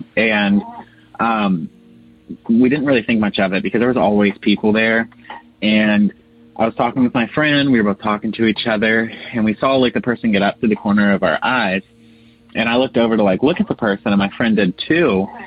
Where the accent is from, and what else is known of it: Ohio, United States; now in Sarasota, United States